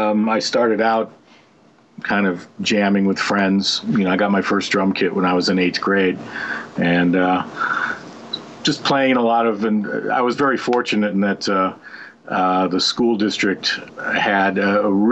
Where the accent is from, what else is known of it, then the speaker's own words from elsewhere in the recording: Oconomowoc, Wisconsin, United States; I grew up in Oconomowoc, Wisconsin, which is between Milwaukee and Madison.